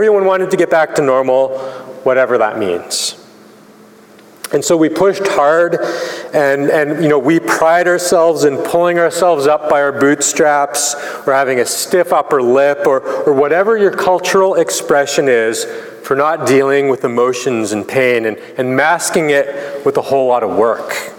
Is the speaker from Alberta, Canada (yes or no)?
yes; Calgary, Alberta, Canada; I'm Canadian, so there has to be a hockey reference in here.